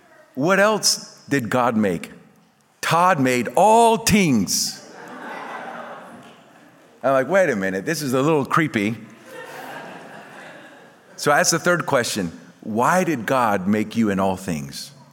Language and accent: English; Puerto Rico; One time, we growing up in Puerto Rico, we didn't celebrate Christmas. We celebrated what we call the day of the three wise men, Epiphany.